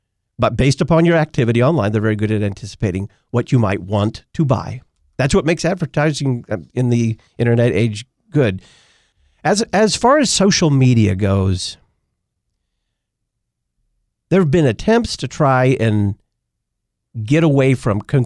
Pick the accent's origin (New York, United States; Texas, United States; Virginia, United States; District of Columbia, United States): Texas, United States; That's hot to me. And I grew up in Texas, so that's hot.